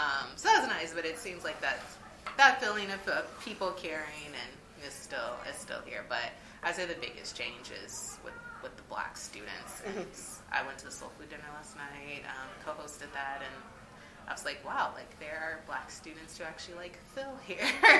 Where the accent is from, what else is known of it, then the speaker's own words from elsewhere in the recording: Las Vegas, Nevada, United States; I'm coming from Vegas, and I like, you know, white students would say things to me sometimes just because their experience is from Oregon